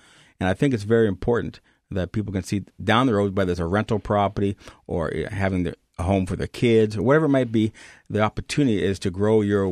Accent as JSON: {"language": "English", "town": "Toronto", "region": "Ontario", "country": "Canada", "moved": "yes", "lives_now": "Winnipeg, Canada", "said": "And Winnipeg, I come from Toronto. I've been here in Winnipeg now 30 years."}